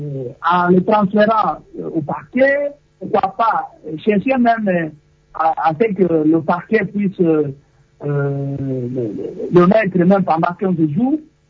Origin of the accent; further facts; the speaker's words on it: DR Congo; La corruption, c'est un fléau qu'on ne peut plus en parler chez nous en RDC.